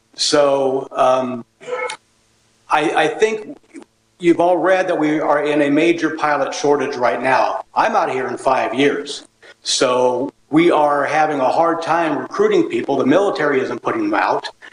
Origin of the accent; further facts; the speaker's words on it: Atascadero, California, United States; I'm actually from Atascadero.